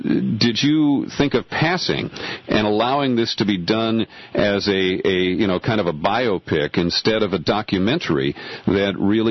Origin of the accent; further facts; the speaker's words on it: Ohio, United States; Growing up in Ohio, Phil Donahue was on the television, along with Ruth Lyons, Bob Braun, and Nick Clooney on the 50-50 Club.